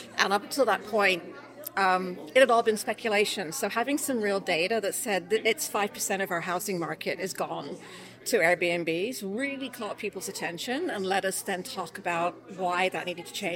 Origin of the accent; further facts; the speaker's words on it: Charlottetown, Prince Edward Island, Canada; I'm from Charlottetown PEI.